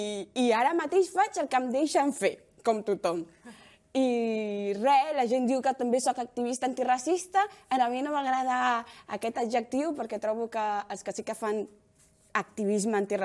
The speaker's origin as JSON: {"language": "Catalan", "region": "Catalonia", "country": "Spain", "tie": "born or raised there", "also_born_or_lived": "Equatorial Guinea", "lives_now": "Madrid, Spain", "said": "jo vaig deixar a l'Àfrica, a Guinea Equatorial, vaig venir a Espanya, em vaig criar aquí a Catalunya i ara visc a Madrid"}